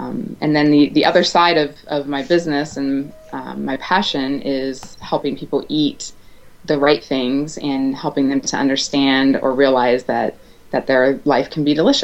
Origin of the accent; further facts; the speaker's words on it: Ohio, United States; also born or lived in Chile; But I grew up here in Ohio in a small town, college town, and really wanted to do nothing but get out of Ohio.